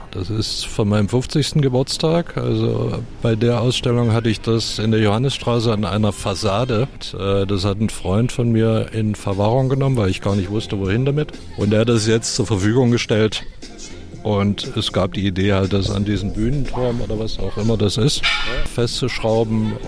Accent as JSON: {"language": "German", "region": "East Germany", "country": "Germany", "said": "das finde ich ja sowieso als Ostdeutscher sehr angenehm."}